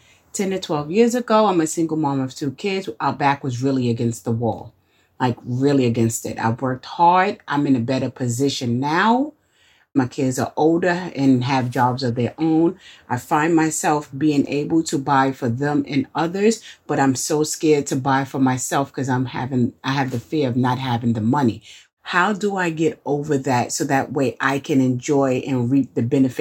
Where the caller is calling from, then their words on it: Harlem, New York, United States; I am from Harlem, New York.